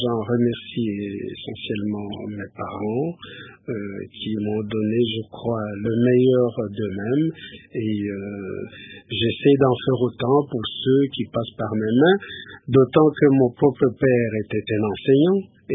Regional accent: Ipamu, Kwilu, DR Congo; moi je suis né à Ipamou, qui est une mission, donc je dois dire que je suis un produit des missions

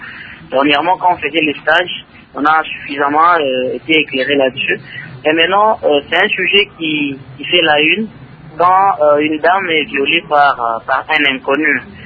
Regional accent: Kalemie, Tanganyika, DR Congo; dans notre pays, la RDC, en particulier ici chez nous à Calémie

